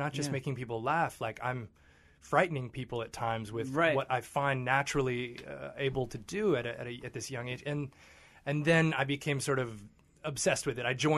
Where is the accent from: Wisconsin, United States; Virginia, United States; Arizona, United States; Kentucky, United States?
Kentucky, United States; Louisville; Yeah, and I remember as a kid growing up there feeling really lucky